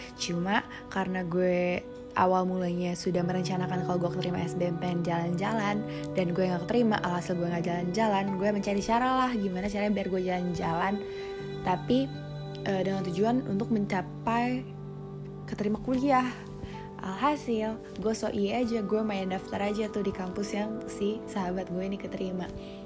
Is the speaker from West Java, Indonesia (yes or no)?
no; Jakarta, Indonesia; Karena gue orang Jakarta, coy, siapa yang berpikir untuk kuliah di luar Jawa?